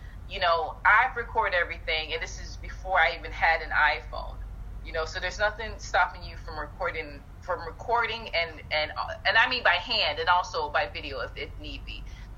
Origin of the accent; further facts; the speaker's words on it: United States; as an American, if we know the laws and the rules for